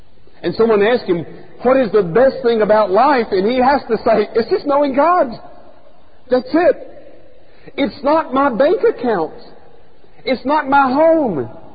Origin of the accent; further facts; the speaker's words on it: Alabama, United States; Now, I grew up in North Alabama.